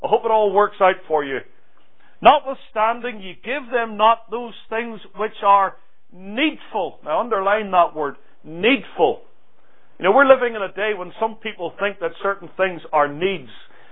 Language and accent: English; Ireland; growing up in Ireland.